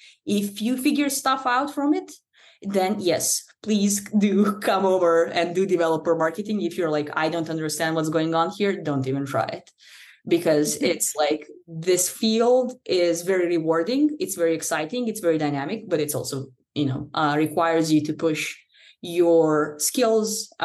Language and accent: English; Serbia; I come from Serbia.